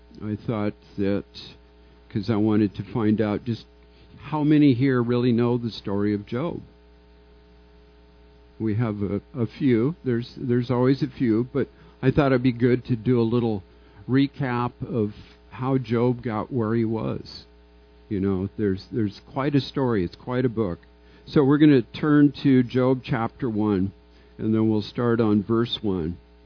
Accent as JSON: {"language": "English", "region": "Washington", "country": "United States", "said": "We're both from Washington State, and we're both part of the youth leadership team here."}